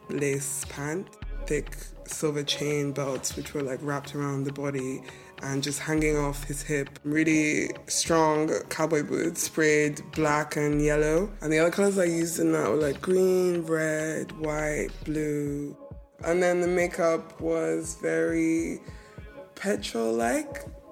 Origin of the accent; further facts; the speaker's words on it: Lagos, Nigeria; my Nigerian childhood, because I grew up in Lagos